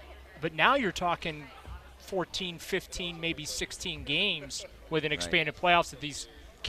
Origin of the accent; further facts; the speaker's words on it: Warren, Ohio, United States; So I grew up in Warren, so I remember when you were at Youngstown State